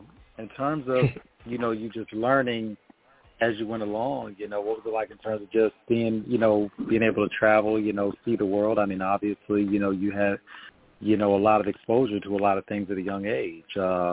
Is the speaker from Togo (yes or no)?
yes; Togo; English is a second language; now in United States; Growing up in Togo, West Africa, of course, the motherland.